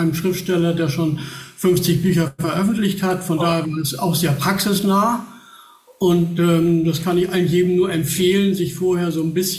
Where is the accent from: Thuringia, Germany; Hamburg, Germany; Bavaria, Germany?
Hamburg, Germany; Und ich bin in Hamburg geboren, ich bin auch in Hamburg zur Schule gegangen, wohne aber jetzt schon seit 25 Jahren so ein bisschen außerhalb von Hamburg, aber auch nur ein paar Kilometer von der Landesgrenze entfernt.